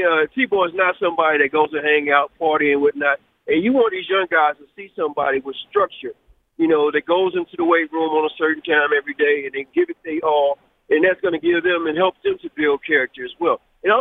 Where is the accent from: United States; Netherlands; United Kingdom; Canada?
United States; Ohio; Urban Meyer, I'm from Ohio, so, you know, Buckeyes all day, so love me some Urban Meyer.